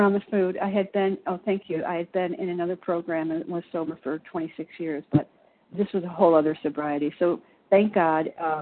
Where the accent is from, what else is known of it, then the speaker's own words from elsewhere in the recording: Illinois, United States; Oh, thank you. I'm from Illinois.